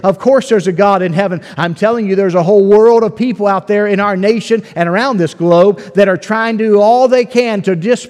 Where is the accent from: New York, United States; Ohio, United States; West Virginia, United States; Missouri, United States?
West Virginia, United States; just 4 hours up the road where I grew up in West Virginia